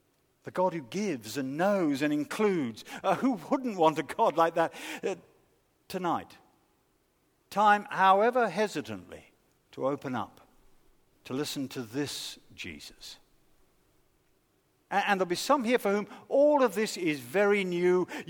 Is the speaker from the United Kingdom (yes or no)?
yes; United Kingdom; He's Lebanese, I'm proper Brit. You know, he's the son of a militia leader, I'm the son of a city businessman.